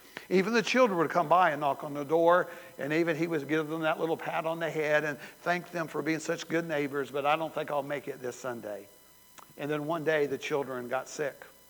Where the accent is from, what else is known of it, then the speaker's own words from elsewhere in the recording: the South, United States; I guess that was the way we grew up in the South.